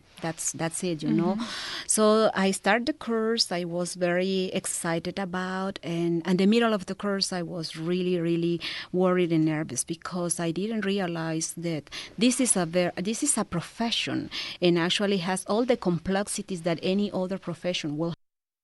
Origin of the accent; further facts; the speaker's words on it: Nicaragua; English is a second language; moved away as an adult; I'm originally from Nicaragua. I had my degree there in sustainable tourism. And then for family reasons, I moved here.